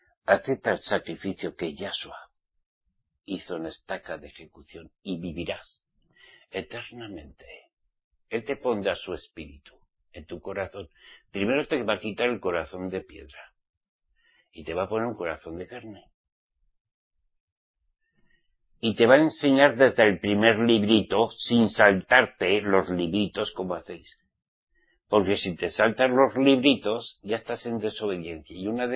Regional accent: Spain; que es típico tomarse un carajillo cuando uno se levanta de la cama en mi tierra, España.

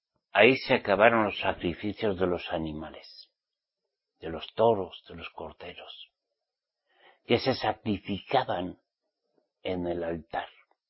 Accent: Spain; Yo soy israelita en Yasuo el Mashiach. Y soy español

